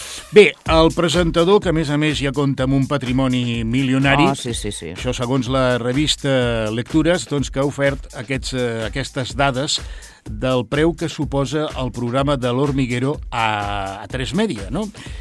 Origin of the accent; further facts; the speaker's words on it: Cornellà, Catalonia, Spain; Són del meu poble